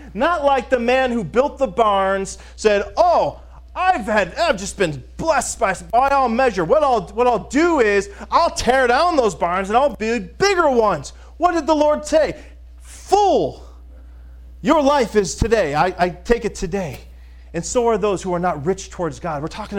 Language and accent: English; Florida, United States; when we grew up in Florida.